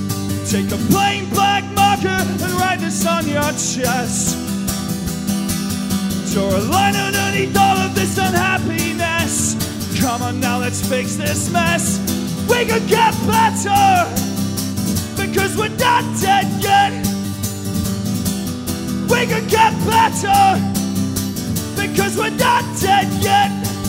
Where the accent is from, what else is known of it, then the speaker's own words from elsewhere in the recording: England, United Kingdom; I come from England.